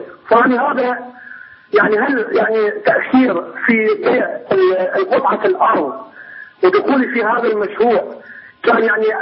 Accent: Iraq; وعندنا في العراق

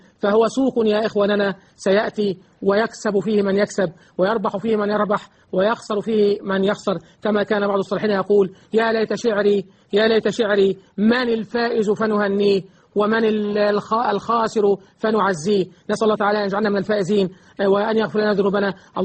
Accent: Egypt; اللهم اجعل بلدنا مصر

